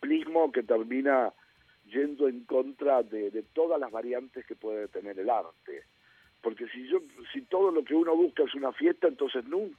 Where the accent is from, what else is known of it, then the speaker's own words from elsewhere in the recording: Argentina; yo como argentino me daba siempre un poquito de tristeza compararme con el grupo de comediantes uruguayos